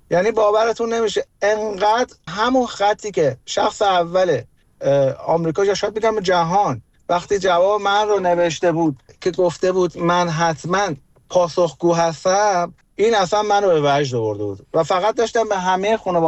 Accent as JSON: {"language": "Persian", "country": "Iran", "tie": "born or raised there", "said": "ما توی ایران بزرگ شدیم. از اون زمانی که من به دنیا اومدم خب انقلاب شده بود"}